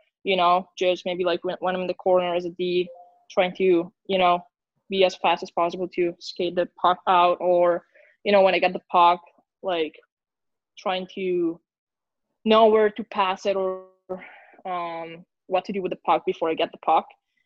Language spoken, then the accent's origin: English; Italy; English is a second language; now in Sweden; growing up in Italy, I didn't, like, competition was not really a thing with my with women's teams